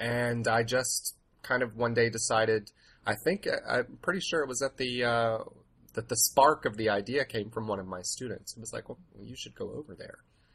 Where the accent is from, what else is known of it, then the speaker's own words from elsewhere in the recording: Raleigh, North Carolina, United States; I was in kind of a rut in my late 20s. I was working, I was living in Raleigh, which is my hometown, after doing a bit of traveling around, post-collegiate traveling.